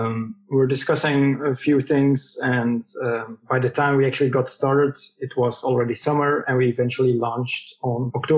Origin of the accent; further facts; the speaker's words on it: Belgium; as you heard. I'm from Belgium.